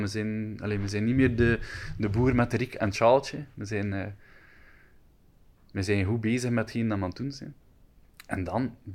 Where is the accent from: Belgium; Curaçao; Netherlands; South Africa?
Belgium; Flanders; ik ben varkenshouder uit Vlaanderen.